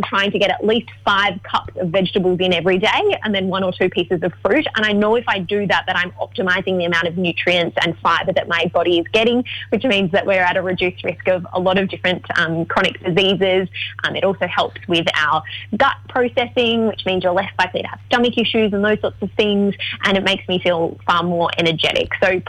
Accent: Melbourne, Victoria, Australia; now in Sydney, Australia; I'm from Melbourne, so I often talk about AFL players, and in Sydney everyone's like, what are you on about?

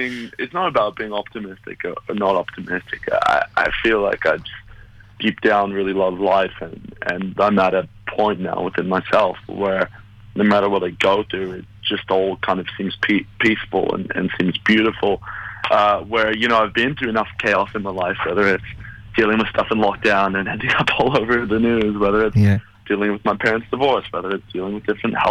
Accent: Toronto, Ontario, Canada; Yeah, I'm from Toronto, so middle of the country. I grew up on an 80-acre farm around there.

